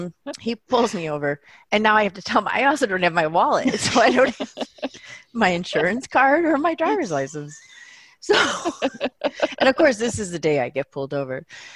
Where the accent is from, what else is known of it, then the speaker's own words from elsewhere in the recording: Chicago, Illinois, United States; I am from Chicago.